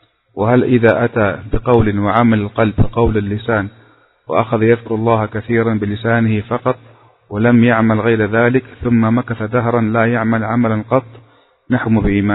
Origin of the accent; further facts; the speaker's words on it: Upper Egypt, Egypt; لأن هذا يدرس في بلدتنا في صعيد مصر